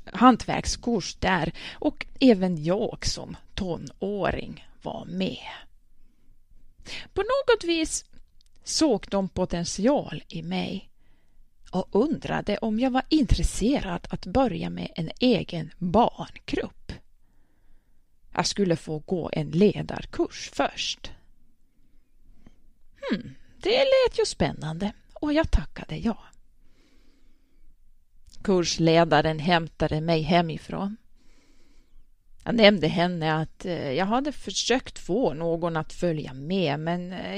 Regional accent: Kauhajoki, South Ostrobothnia, Finland; now in Kramfors, Sweden; och bor i skog i Kramfors. Jag är en finne och kommer från Kauhajoki i finsktalande Österbotten.

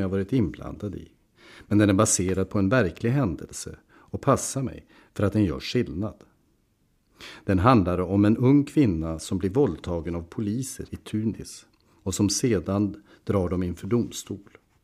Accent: Örnsköldsvik, Västernorrland County, Sweden; moved away as an adult; Jag flyttade från Övik direkt efter gymnasiet. Det var liksom förutbestämt att det inte gick att vara kvar. Vi flyttade för studier, jobb och äventyr. Mina 10 år i Övik var, som ni kanske förstått, väldigt intensiva.

